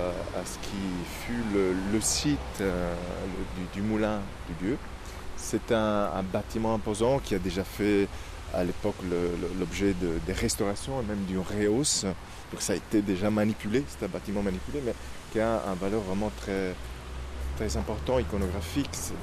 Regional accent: Italy; Moi, je suis italien.

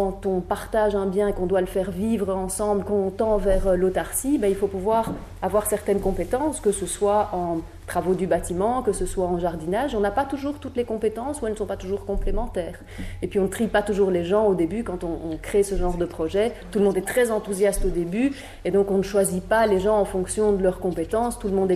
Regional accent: Brussels, Brussels-Capital Region, Belgium; ce qu'on appelle chez nous à Bruxelles des communs

